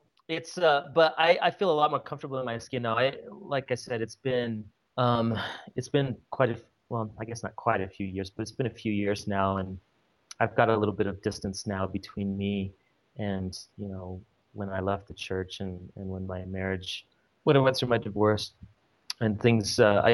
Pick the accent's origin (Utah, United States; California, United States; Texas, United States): Utah, United States; where are you from? I'm like, oh, I'm from Utah. And where'd you go to school? I went to BYU.